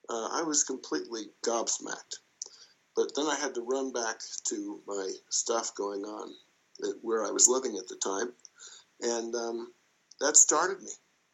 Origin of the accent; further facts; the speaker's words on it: Los Alamos, New Mexico, United States; I grew up in Los Alamos, New Mexico, home of the atomic bomb. And like all the other young men there, I grew up wanting to blow stuff up.